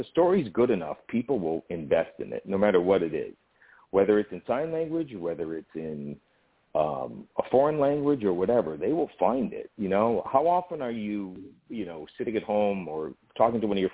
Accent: Boston, Massachusetts, United States; And I grew up in Boston watching TV my whole life

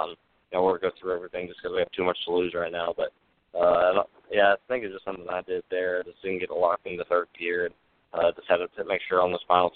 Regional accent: Indiana, United States; So, yeah, I grew up in Indiana, and, that's the hub for non-wing and sprint car racing.

